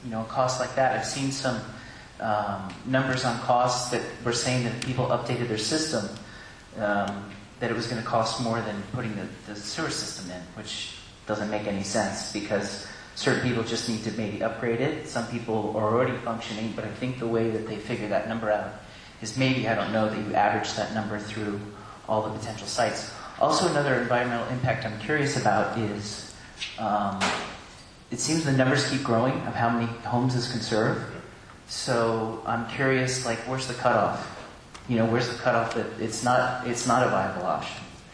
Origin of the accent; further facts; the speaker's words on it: Woodacre, California, United States; from Woodacre.